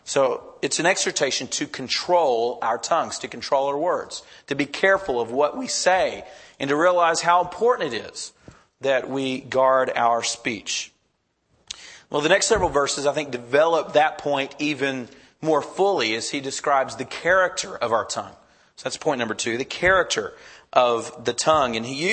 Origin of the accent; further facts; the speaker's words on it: Texas, United States; It would have been what I grew up in Texas. And I remember well growing up, we lived on kind of a ranch and a farm.